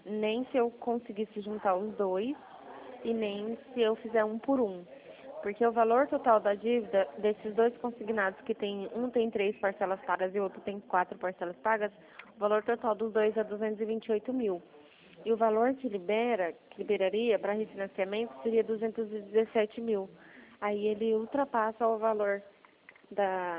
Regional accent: São Paulo, Brazil; Eu sou do estado de São Paulo.

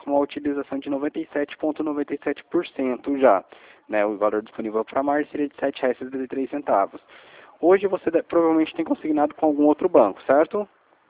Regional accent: São José dos Campos, São Paulo, Brazil; Eu sou de São José dos Campos, você conhece?

